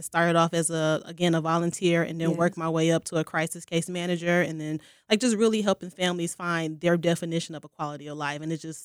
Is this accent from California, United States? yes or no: no; Milwaukee, Wisconsin, United States; also born or lived in Chicago; So I was originally born in Chicago. I moved here when I was probably about four, but I'm pretty much from Milwaukee.